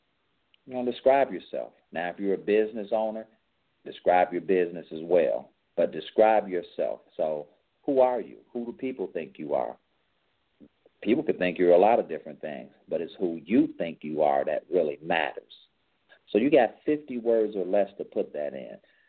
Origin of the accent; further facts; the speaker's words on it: Chicago, Illinois, United States; When I was a kid and I grew up in Chicago in an area that they call K-Town